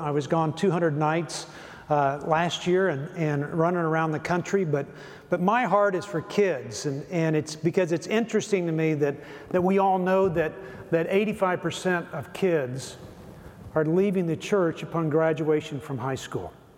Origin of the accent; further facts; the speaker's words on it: Louisiana, United States; also born or lived in West Texas; now in Longview, United States; I was born in West Texas, raised in southern Louisiana, and I live in Longview, Texas now